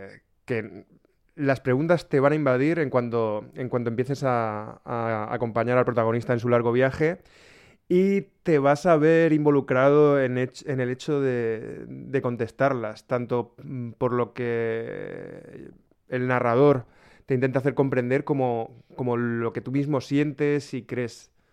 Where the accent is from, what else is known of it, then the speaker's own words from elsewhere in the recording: Desamparados, Valencian Community, Spain; el alter ego o trasunto de mi pueblo Desamparados es, en mi libro, Los Descarriados